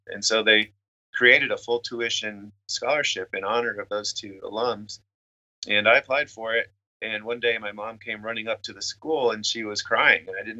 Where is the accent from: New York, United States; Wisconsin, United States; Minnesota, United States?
Wisconsin, United States; We'd go up to the see the Baltimore Orioles whenever the Milwaukee Brewers, which is, I'm from Wisconsin, so whenever the Brewers came to town to play the Orioles, we'd be there to watch games.